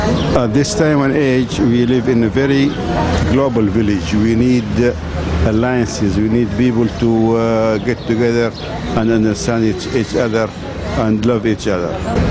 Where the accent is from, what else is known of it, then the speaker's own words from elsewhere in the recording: Saudi Arabia; I am from Saudi Arabia